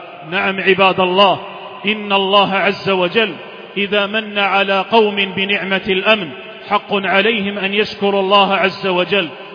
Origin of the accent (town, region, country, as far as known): Algeria